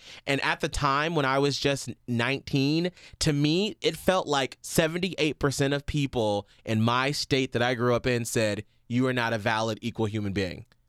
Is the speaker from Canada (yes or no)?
no; Atlanta, Georgia, United States; first being my race, I'm black, and growing up in Atlanta where activism is so strong there